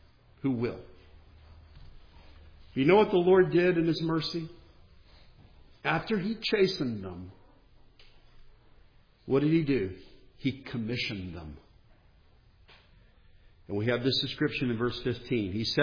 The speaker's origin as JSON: {"language": "English", "region": "North Carolina", "country": "United States", "tie": "born or raised there", "said": "I grew up in North Carolina watching ACC basketball and football and such"}